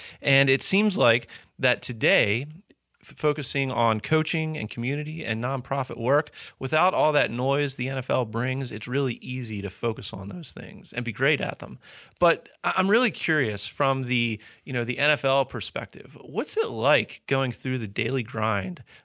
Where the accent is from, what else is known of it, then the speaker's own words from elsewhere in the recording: Baltimore, Maryland, United States; as someone born and raised in Baltimore and a huge Ravens fan